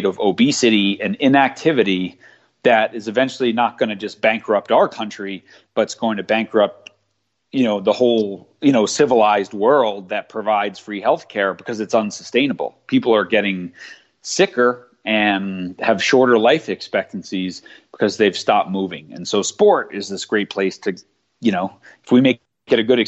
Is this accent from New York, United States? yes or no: yes; New York, United States; I've been involved in sport my whole life as a sort of multi-sport person growing up in New York